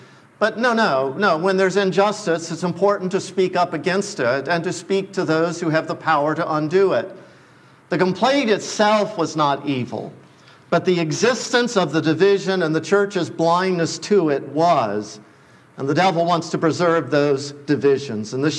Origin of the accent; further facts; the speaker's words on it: Loveland, Ohio, United States; I grew up in Loveland, Ohio, this tiny little town in the middle of nowhere, but man, we were superior to those from Branch Hill.